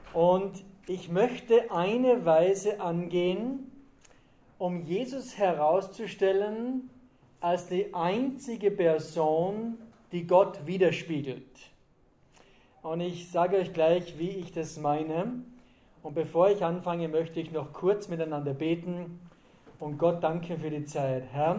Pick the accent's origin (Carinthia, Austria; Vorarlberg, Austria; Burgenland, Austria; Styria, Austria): Styria, Austria; Schladming; bin aus Österreich, aus Schladming. Das ist in der Nähe von Salzburg da.